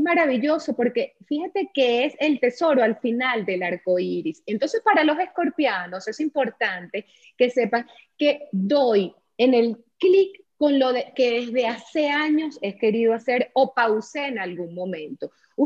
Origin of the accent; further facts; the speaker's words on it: Venezuela; Se me chispoteó como venezolana.